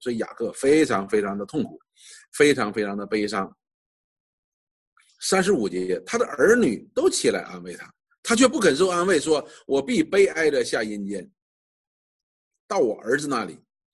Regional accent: China; 我们中国人最明白这个道理了。

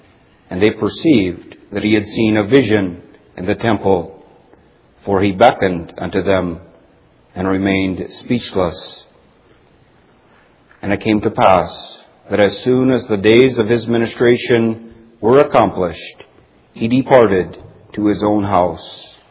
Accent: Alberta, Canada; I'm from Alberta, Canada

